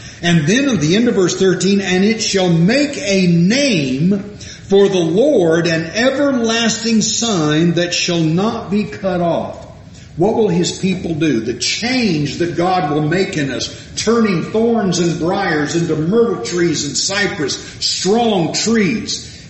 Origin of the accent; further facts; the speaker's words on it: California, United States; I came from California.